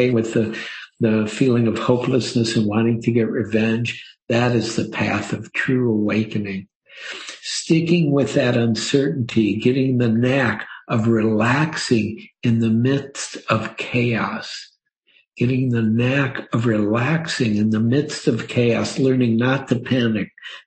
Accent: Detroit, Michigan, United States; And I know Henry Ford Hospital because it's in Detroit and I grew up in Detroit.

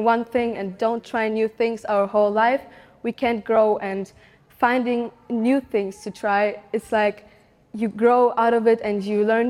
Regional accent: Germany; I grew up in Germany

